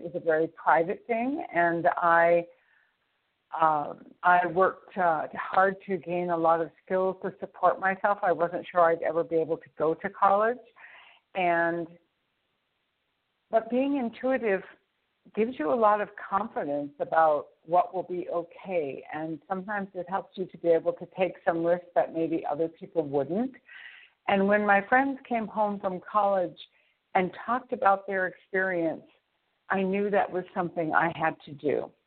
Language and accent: English; New England, United States; I grew up in New England. Neither of my parents had a high school degree